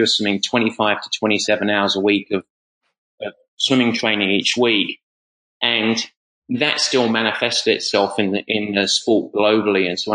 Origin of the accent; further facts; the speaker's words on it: Southend, East of England, United Kingdom; moved away as an adult; I'm originally from South End in Essex. So an Essex boy of all things. And I left in the early 90s.